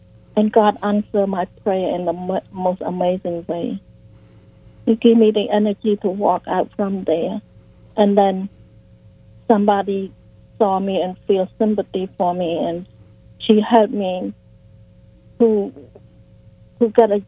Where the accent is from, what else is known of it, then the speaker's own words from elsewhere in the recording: Cambodia; English is a second language; My life story is I grew up in Cambodia and as a child of a farmer